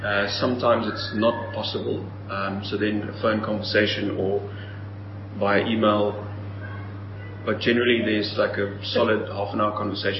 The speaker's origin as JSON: {"language": "English", "town": "Strand", "region": "Western Cape", "country": "South Africa", "tie": "born or raised there"}